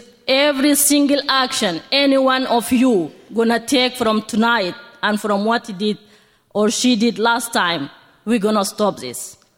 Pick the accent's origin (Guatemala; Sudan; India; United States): Sudan; Darfur; English is a second language; For me as a Darfurian, we have really been touched deeply with a great activist from all over the world who work together to stop genocide in Darfur.